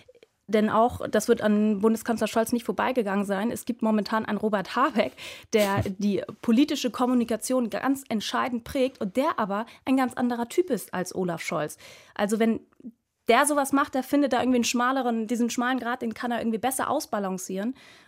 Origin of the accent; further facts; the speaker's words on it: Hamburg, Germany; ich komme selbst aus Hamburg, darum darf ich das sagen, als typischen unterkühlten Hanseaten.